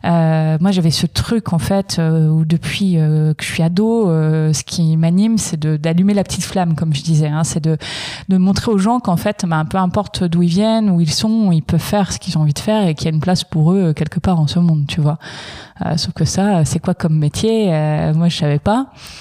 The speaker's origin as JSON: {"language": "French", "region": "Hauts-de-France", "country": "France", "tie": "born or raised there", "said": "j'ai 34 ans, ça y est, depuis quelques jours. J'ai grandi en Picardie"}